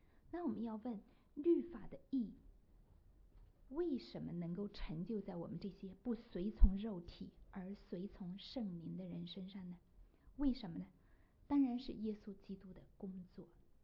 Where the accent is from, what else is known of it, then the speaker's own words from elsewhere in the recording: China; 因为我们从中国来的人，你都知道我们这个年龄我们只能生一个孩子